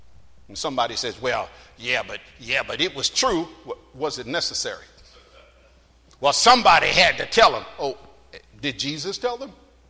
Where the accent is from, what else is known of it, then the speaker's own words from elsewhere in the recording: Texas, United States; born there; Now, I was born in Texas, so that's why